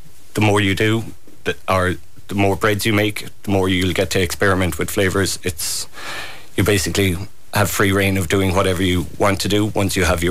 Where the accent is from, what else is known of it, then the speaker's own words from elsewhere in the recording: Glenbeigh, Munster, Ireland; I'm from Glenbay in Kerry, just out the road from Cremorne originally, and I'm living in Cremorne currently at the moment, and I'm one of the … that has the Glenbay Hotel